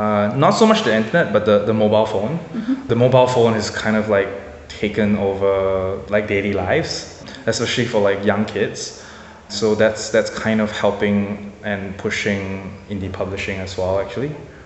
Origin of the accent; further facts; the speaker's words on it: Singapore; now in Shanghai, China; I'm originally from Singapore, but I'm based in Shanghai, China now.